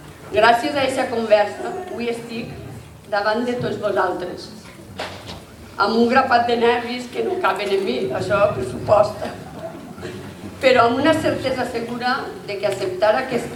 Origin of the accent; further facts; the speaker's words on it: Pego, Valencian Community, Spain; si tindria prou força per a representar el meu poble, siguent la primera dona ambaixadora del poble de Pego